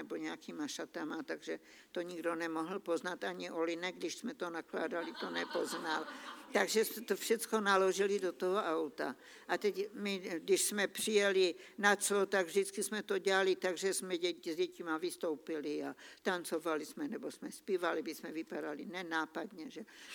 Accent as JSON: {"language": "Czech", "region": "Beskydy", "country": "Czechia", "said": "protože já jsem z Besky"}